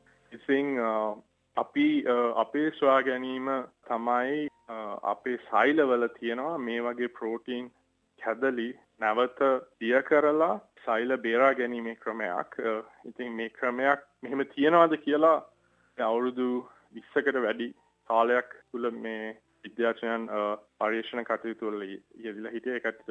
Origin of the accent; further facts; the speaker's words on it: Kandy, Central Province, Sri Lanka; moved away as an adult; also born or lived in United States; මම හැදුනේ වැඩුනේත් මහනුවර. ඊට පස්සේ මට අවස්ථාවක් ලැබුණා ඇමරිකාවට යන්න.